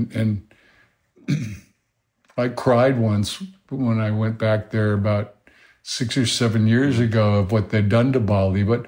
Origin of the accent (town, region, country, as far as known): Hawaii, United States; born or raised there